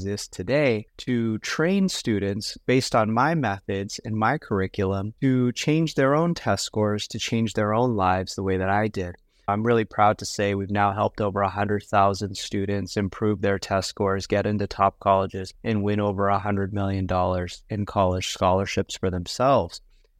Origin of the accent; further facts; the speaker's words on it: Las Vegas, Nevada, United States; I grew up in Las Vegas, Nevada, not exactly known for its excellent education system. So I went to public school there.